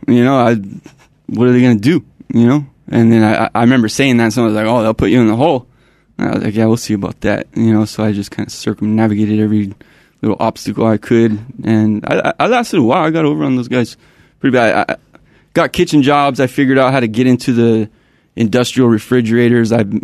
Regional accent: San Diego, California, United States; My neighborhood's Otay. It's in San Diego, South San Diego. It can be rough, you know.

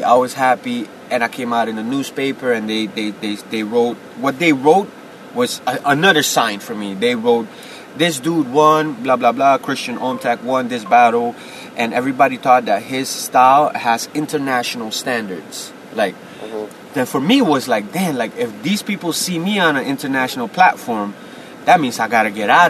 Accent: Suriname; I'm from Suriname. Suriname, that's in South America, right above Brazil. Small country. We speak Dutch out there

